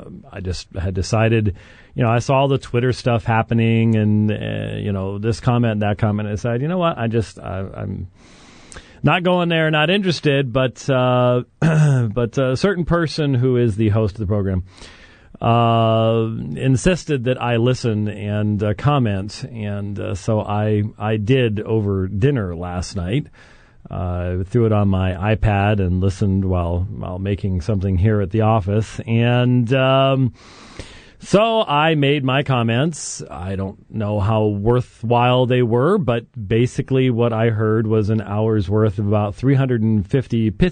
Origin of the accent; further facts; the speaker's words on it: Minneapolis, Minnesota, United States; But returning to the land of my birth, yes, I am a native Minnesotan. And I was born in Minneapolis, in fact. Well, that's a suburb, but that's okay.